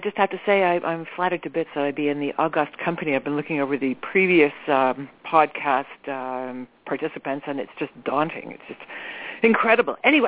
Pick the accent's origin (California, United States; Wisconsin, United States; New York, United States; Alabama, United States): California, United States; Palo Alto; also born or lived in Montreal; Then we moved to Palo Alto, where my brother was born, so he has dual citizenship.